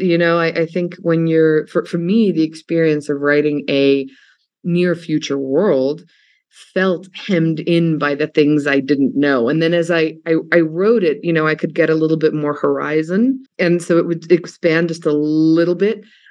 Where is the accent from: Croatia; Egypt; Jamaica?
Egypt; Cairo, Cairo Governorate; also born or lived in Belgrade / Los Angeles / New York; now in United States; You know, I was born in Belgrade. I grew up in Cairo. I lived in LA. I've been a city person most of my life.